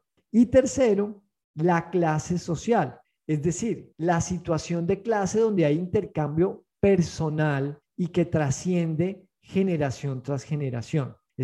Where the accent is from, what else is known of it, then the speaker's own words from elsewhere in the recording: Colombia; en mi país, en Colombia